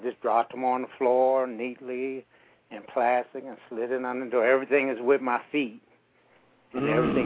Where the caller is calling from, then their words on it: Denver, Colorado, United States; I'm calling from Denver, and I had a buddy of mine in Leavenworth.